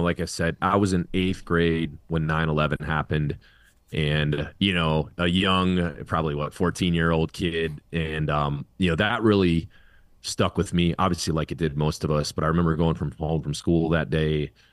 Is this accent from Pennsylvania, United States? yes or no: no; Valparaiso, Indiana, United States; now in Virginia Beach, United States; I grew up in Northwest Indiana, a town called Valpo.